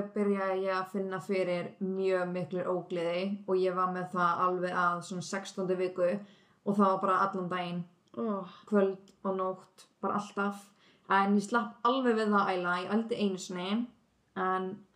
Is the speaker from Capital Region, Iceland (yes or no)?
no; Reykjanesbær, Southern Peninsula, Iceland; now in Selfoss, Iceland; og ég tvítu. Ég var 19 ára þegar ég varð ólétt. Ég kem upprunalega frá Reykjanesbæ eða Njarðvík. Bjóð þar eiginlega bara alla mína ævi, flutti svo í Reykjavík í smá tíma og núna bý ég á Selfossi